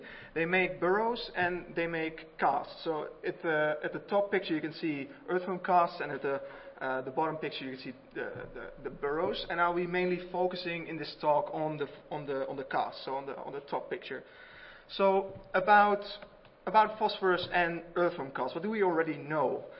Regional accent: Wageningen, Gelderland, Netherlands; I'm from Wageningen, from the Netherlands, and I'd like to talk to you about phosphorus and earthworms.

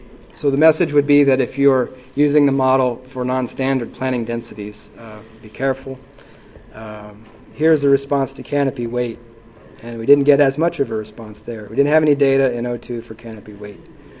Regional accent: Midwest, United States; I grew up in the Midwest

